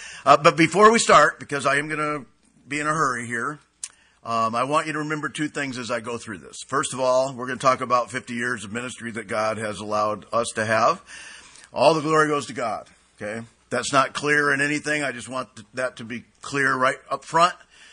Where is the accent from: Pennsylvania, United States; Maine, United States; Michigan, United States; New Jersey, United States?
Michigan, United States; Flint; But I grew up in Flint. I went to Ainsworth High School, Carmen School District.